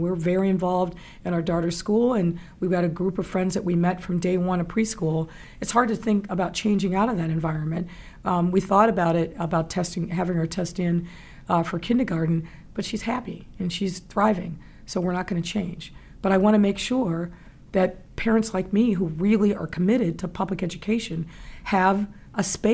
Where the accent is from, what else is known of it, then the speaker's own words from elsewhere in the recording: Ohio, United States; She grew up in Western Illinois. I grew up in Ohio.